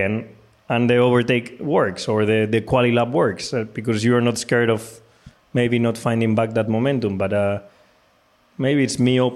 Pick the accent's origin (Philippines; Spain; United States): Spain; English is a second language; I mean, I'm Spanish. I live very close to Italy. I feel close to the Italian culture, because I grew up in Italy a lot, doing all of my go-kart races.